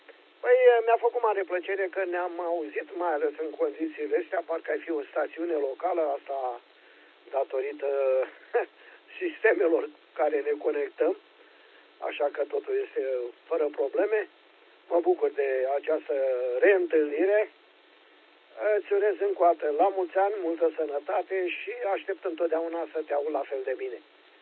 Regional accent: Focșani, Vrancea County, Romania; Deci, încă o dată repet, sunt din Focșani. Nu prea departe, dar nici aproape

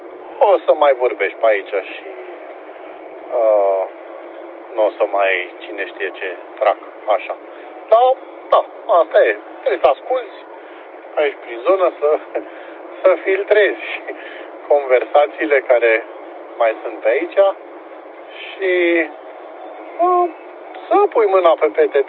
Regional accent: Pitești, Argeș, Romania; eu sunt din Pitești, de loc, dar momentan sunt mobil pe undeva pe Valea Lotrului, localitatea Brezui.

